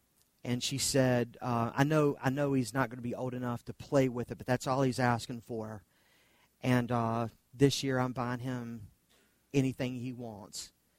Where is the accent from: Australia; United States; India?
United States; the South; Now, I grew up in the South where when a woman is at the door, a man opens the door and lets her walk in first